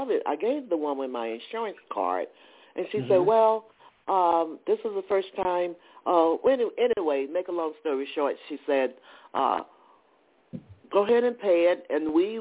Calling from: Georgia, United States; How you doing? I'm calling from Georgia.

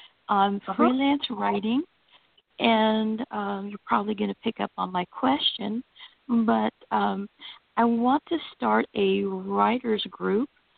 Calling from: Florida, United States; from Florida.

